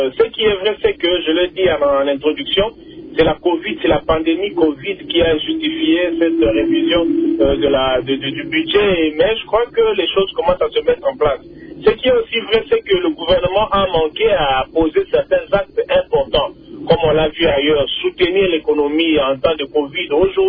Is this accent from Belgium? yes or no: no; Tshikapa, Kasaï, DR Congo; moi je suis de Tchikapa, il y a des villages qui pour trouver une maternité, les femmes à terme doivent faire 10 km à pied.